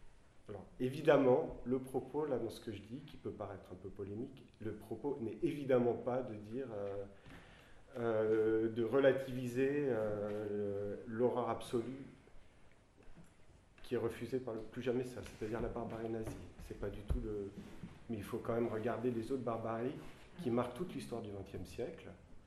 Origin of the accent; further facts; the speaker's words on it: Paris, Île-de-France, France; born there; first language French; je suis né à Paris, ma langue maternelle c'est le français, je me sens absolument français et grec en même temps.